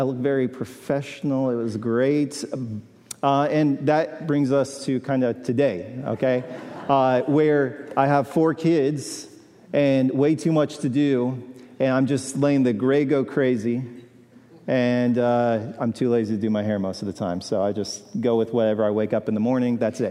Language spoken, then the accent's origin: English; Spring Hill, United States; I grew up in Spring Hill. I've been here my entire life.